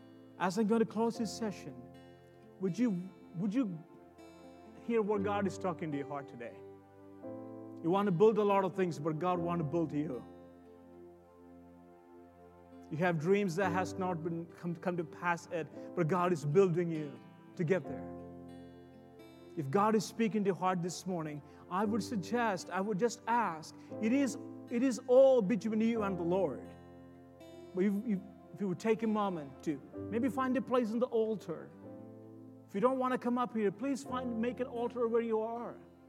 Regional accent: India; moved away as an adult; also born or lived in Texas; now in Boston, United States; I was born and raised in India. I was a stutter boy. I stuttered all my life until age 23. God changed my life and He healed me. Took me to Texas. Now I'm in Boston

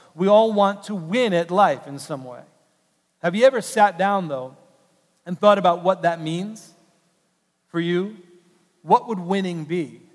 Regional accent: New York City, New York, United States; I grew up in New York City.

